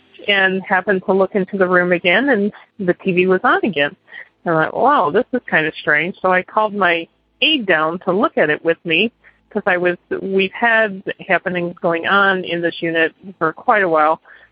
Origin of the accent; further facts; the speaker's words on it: Indiana, United States; I am a nurse from Indiana